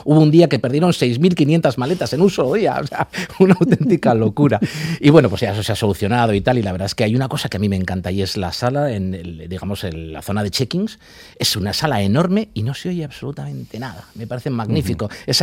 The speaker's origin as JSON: {"language": "Spanish", "town": "Bilbao", "region": "Basque Country", "country": "Spain", "said": "para los que somos de Bilbao"}